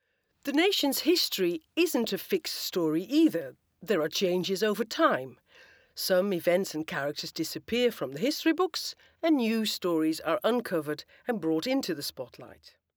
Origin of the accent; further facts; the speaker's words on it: Netherlands; English is a second language; moved away as an adult; now in Sheffield, United Kingdom; I'm an immigrant. I was born and bred in the Netherlands.